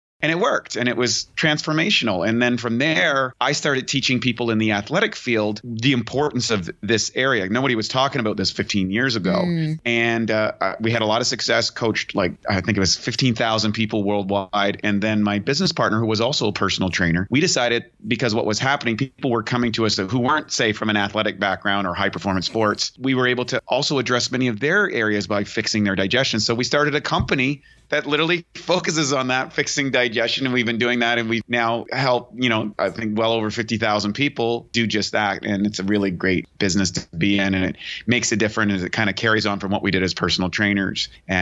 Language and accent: English; Canada; I was just kind of a kid growing up in Canada.